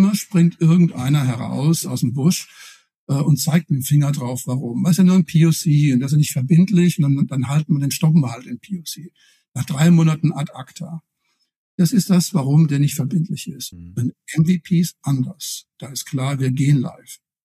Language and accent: German; Rhineland-Palatinate, Germany; Das ist in der Pfalz, wo ich herkomme, sagen wir Hausmacher, wurscht.